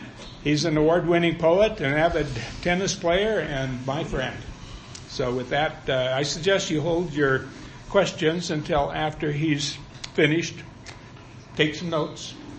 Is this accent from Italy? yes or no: no; Portland, Oregon, United States; moved away as an adult; now in Mexico; We are from Portland, Oregon, but we're here now 10 years off and on. 6 years full time.